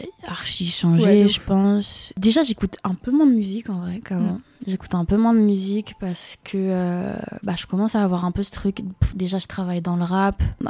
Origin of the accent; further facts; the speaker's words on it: Rennes, Brittany, France; moi, je viens de Rennes.